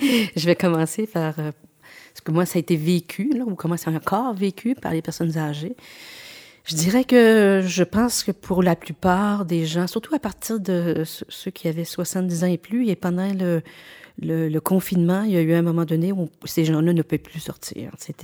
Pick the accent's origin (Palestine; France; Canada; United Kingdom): Canada; Quebec; also born or lived in Germany; je suis venue ici, je viens des Laurentides, mais je suis venue ici après des études doctorales à l'étranger, en Allemagne.